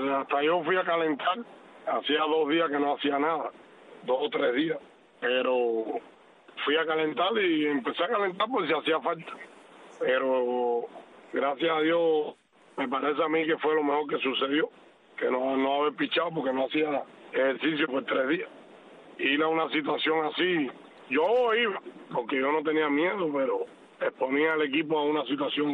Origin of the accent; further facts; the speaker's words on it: Nueva Gerona, Isla de la Juventud, Cuba; Sí, nací en ese lugar y bueno, nos criamos en Nueva Gerona.